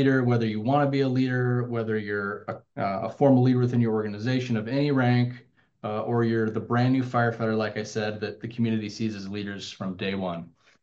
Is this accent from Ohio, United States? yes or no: no; Gig Harbor, Washington, United States; I grew up in Gig Harbor. I've been here my whole life. I started going to school in Gig Harbor as a kindergartner.